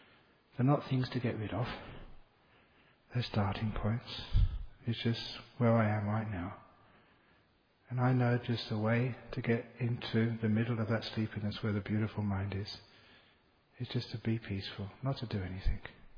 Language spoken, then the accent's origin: English; London, United Kingdom; born there; and of course, you know, I was born in London.